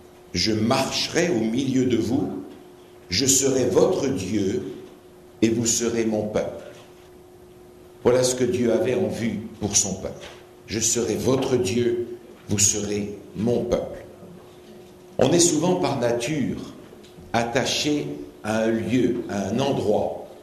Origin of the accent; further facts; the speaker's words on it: Belgium; quand on posait la question, par exemple, « C'est quoi ta religion ?», j'étais capable de répondre « Je suis belge ». Et quand on me disait « Mais alors, c'est quoi ta nationalité ?»« Je suis adventiste ».